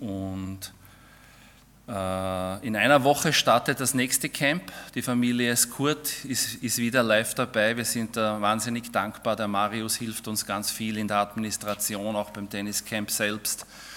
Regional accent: Vienna, Austria; Also wir kommen aus Wien

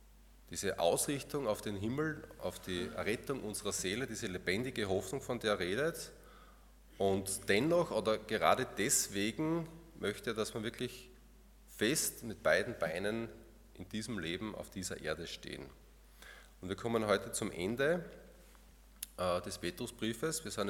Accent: Austria; Wir als Österreicher bilden uns ja sehr viel darauf ein, dass Österreich neutral ist.

